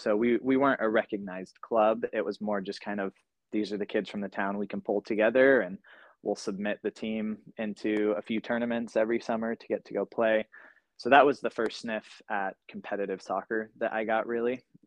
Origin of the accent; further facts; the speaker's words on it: Washington, United States; moved away; also born or lived in Southern California; That came in part with a move from the Northwest, where I grew up in Central Washington, down to Southern California, just outside of LA.